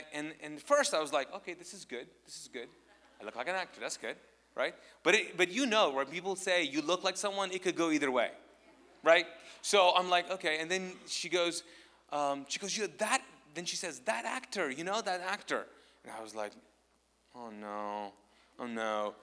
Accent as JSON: {"language": "English", "country": "Pakistan", "said": "Lego, I do not look like him. I'm Pakistani. He is Indian."}